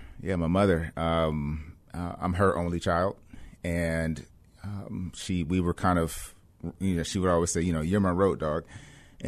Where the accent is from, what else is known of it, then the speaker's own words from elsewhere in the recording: Cleveland, Ohio, United States; also born or lived in West Germany / Michigan; I grew up in Cleveland, Ohio. And my parents were divorced. And at a very early age, we also lived in West Germany before the unification.